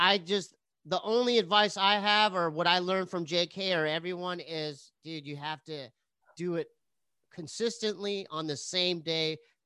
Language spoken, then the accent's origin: English; San Diego, California, United States; even though I'm from San Diego, I already knew Arroyo.